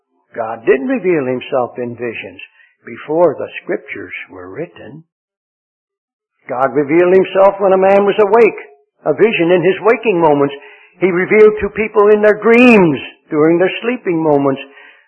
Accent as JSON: {"language": "English", "town": "Lancaster", "region": "Pennsylvania", "country": "United States", "tie": "born there", "said": "There, where I was born in Lancaster, Pennsylvania"}